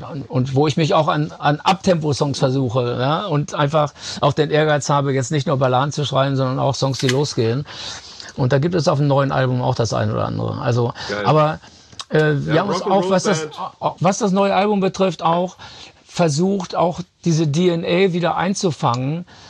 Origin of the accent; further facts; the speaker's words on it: Germany; wir sind in unserem Herzen, sind wir Deutsche